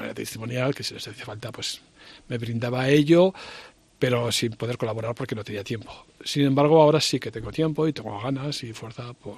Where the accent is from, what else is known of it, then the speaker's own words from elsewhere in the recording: Sabiñánigo, Aragon, Spain; Bueno, soy una persona de Sabiñánigo, nací en Sabiñánigo, ya mis padres nacieron en Sabiñánigo, somos de Sabiñánigo de toda la vida y conozco el pueblo